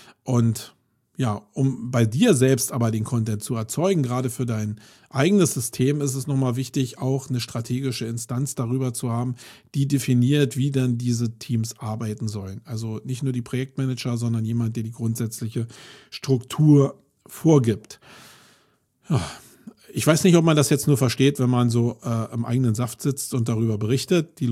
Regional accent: Germany; als Deutsche

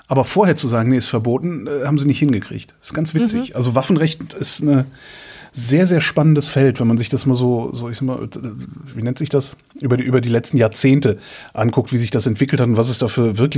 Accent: Rhineland, Germany; Ich meine, wir sind ja beide im Rheinland aufgewachsen.

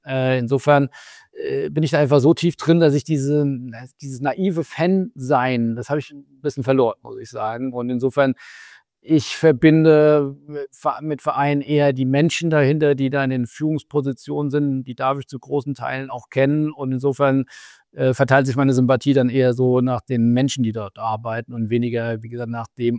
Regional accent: Rhine-Main area, Germany; also born or lived in Mainz; now in Hamburg, Germany; im Rhein-Main-Gebiet, wo ich aufgewachsen bin, habe ich oder in Mainz, wo ich dann gewohnt habe

